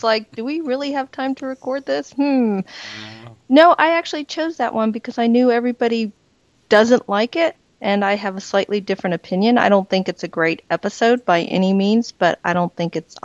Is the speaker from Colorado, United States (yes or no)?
no; Houston, Texas, United States; from Houston.